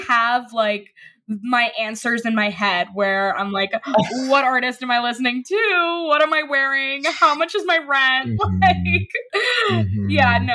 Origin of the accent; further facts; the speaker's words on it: New York, United States; Ooh, I grew up on the Upper West Side, so it's a neighborhood close to my heart.